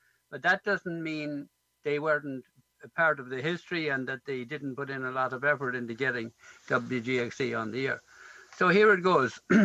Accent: Ireland; And now the station is on the air and I'm the Irish host. It's also on the net, so I'm heard in Ireland, coast to coast.

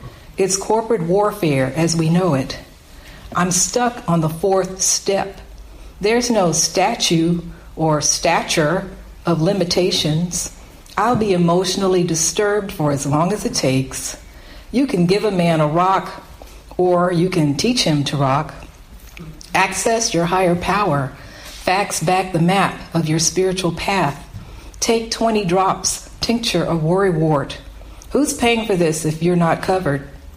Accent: Texas, United States; also born or lived in Alabama; I grew up in Texas and I was born in Alabama.

